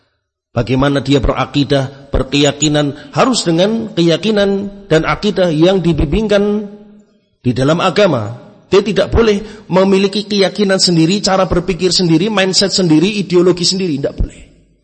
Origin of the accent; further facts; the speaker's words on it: Surakarta, Central Java, Indonesia; saya juga orang Jawa, Solo